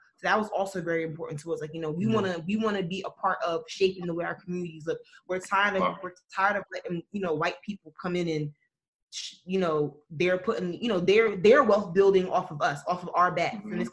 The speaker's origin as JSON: {"language": "English", "town": "Asbury Park", "region": "New Jersey", "country": "United States", "said": "like where I'm from Asbury Park, New Jersey"}